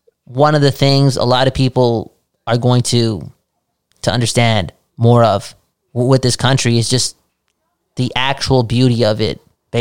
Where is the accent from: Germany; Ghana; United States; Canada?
Canada; Look, buddy, I'm Canadian. I'm Canadian, so are you.